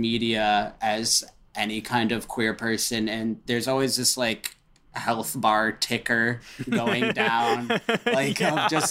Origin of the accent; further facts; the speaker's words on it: Royal Oak, Michigan, United States; And he's from my hometown. So now it's my goal to be a not shithead showrunner from Royal Oak.